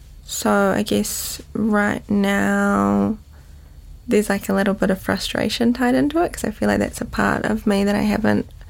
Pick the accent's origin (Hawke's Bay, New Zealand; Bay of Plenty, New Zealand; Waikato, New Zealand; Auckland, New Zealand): Auckland, New Zealand; Western Springs; half Portuguese, half Kiwi, whatever, mum. And I grew up in Western Springs.